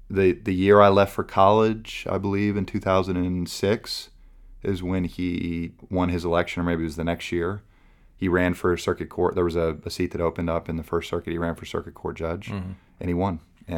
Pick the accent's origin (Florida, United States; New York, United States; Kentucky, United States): Florida, United States; Shalimar; Yeah, I grew up in Shalimar, which is about 15 minutes from the ocean, and we grew up 3 miles from the back entrance of Eglin Air Force Base.